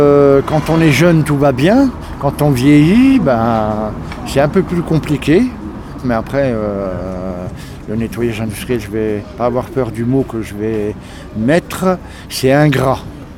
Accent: Bourgogne-Franche-Comté, France; je suis enfant de la DAS, donc j'ai été sur une exploitation agricole dans la Nièvre, et donc pas sur une petite exploitation, donc sur une exploitation de 500 et quelques hectares.

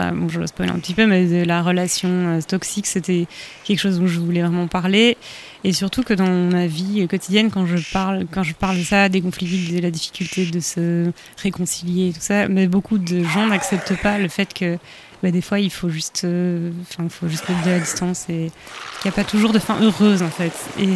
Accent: Belgium; comme je suis belge, je pensais en fait à la Wallonie et la Flandre

